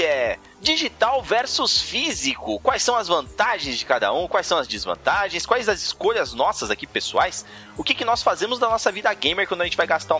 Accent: Recife, Pernambuco, Brazil; Sou lá, né? Sou lá de Recife.

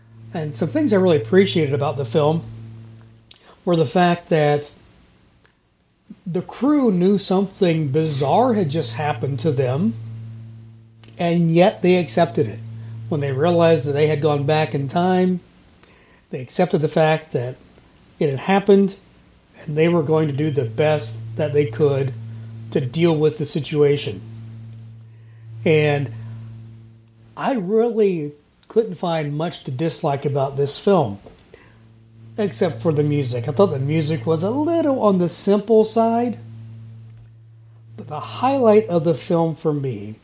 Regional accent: Wabash, Indiana, United States; And so I was able to see it at the Eagles Theater in my hometown of Wabash, Indiana.

